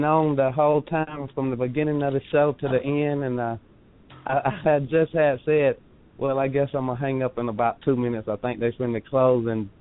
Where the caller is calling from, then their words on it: Carrollton, Georgia, United States; I'm calling from Carrollton, Georgia.